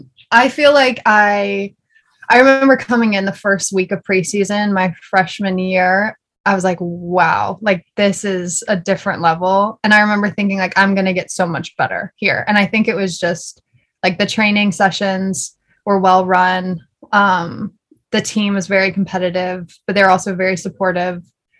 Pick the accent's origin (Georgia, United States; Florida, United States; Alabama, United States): Georgia, United States; I think the heat, even growing up in Georgia, you don't really get used to it when it gets really hot.